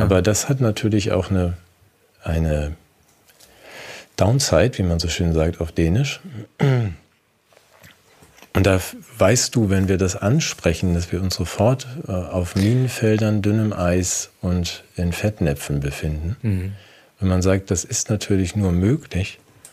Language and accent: German; Germany; So, und das ist für uns als Deutsche eine ganz komische Idee.